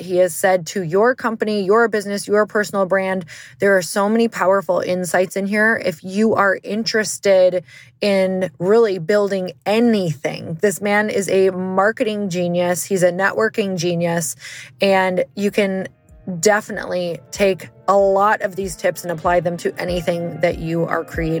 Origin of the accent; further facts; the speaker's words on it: Marquette, Michigan, United States; I grew up in Marquette, Michigan, and I went literally 5 days a week growing up my entire life snowboarding.